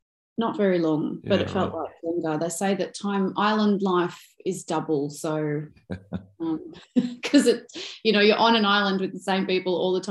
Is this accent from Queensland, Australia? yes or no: no; New South Wales, Australia; also born or lived in Victoria; We lived in the country. Well, when I was really little, I was born in Victoria and I was 6 months old. We moved back to New South Wales and we lived in suburbia till I was about eight, I think. And then we moved out to a farm.